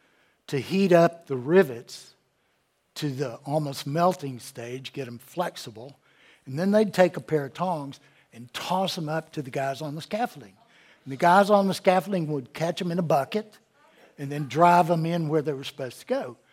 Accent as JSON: {"language": "English", "town": "Bristol", "country": "United States", "tie": "born there", "also_born_or_lived": "Clinton / Chattanooga / Radford / Athens", "said": "I was born in Bristol. We lived in Clinton. We lived in Chattanooga. We lived in Radford, Virginia. We lived in Athens, Tennessee."}